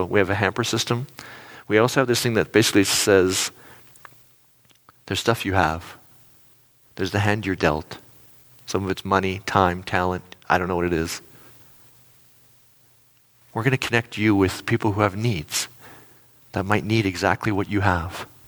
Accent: Canada; born there; I was born in Canada, which means there's a whole lot I can do, right?

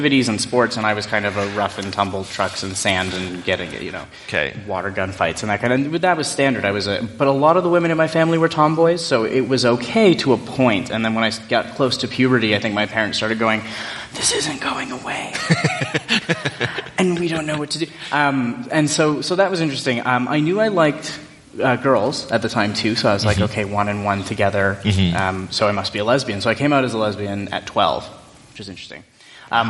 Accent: Lethbridge, Alberta, Canada; I grew up in Alberta my entire life. I was born in Lethbridge, a little primarily Mormon and seniors populated town about 2 hours south, very windy. I grew up there

